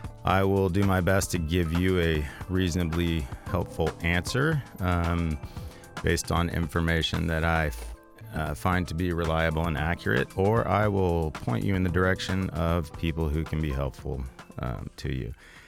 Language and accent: English; Atlanta, Georgia, United States; I grew up in Atlanta, and I am the child